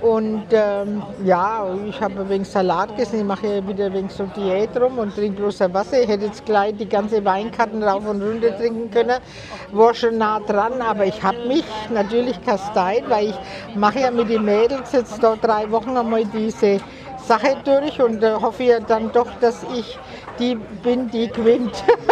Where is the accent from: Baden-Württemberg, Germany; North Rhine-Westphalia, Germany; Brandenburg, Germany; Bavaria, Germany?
Bavaria, Germany; Freilich bin ich Franke.